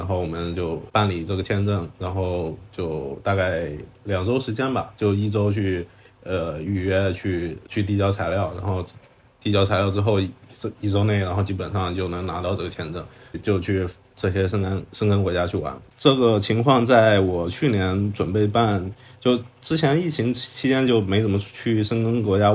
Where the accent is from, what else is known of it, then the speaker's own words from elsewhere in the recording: China; 就作为一个中国人感觉很这种被人赶出来就感觉很没尊严